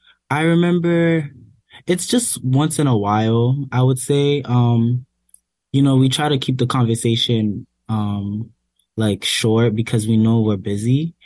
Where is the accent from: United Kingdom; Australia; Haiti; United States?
Haiti; I'm from Haiti.